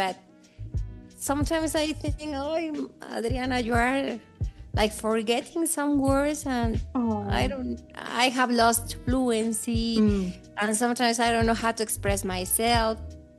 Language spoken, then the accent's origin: English; Mexico City, Mexico; born there; English is a second language; I was born in Mexico City, but I live in Toluca, that is Estado de México.